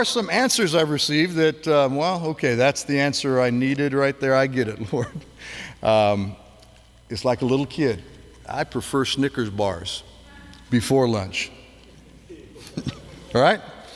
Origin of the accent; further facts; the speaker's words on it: Colorado, United States; now in California, United States; I'm a country boy. I came from Colorado. I was raised in Colorado and did a lot of ministry in New Mexico and somewhere in the Southwest.